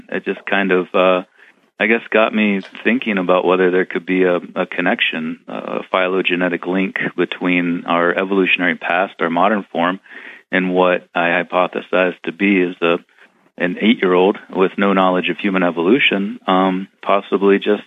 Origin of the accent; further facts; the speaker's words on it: Ohio, United States; And I grew up in Northeast Ohio.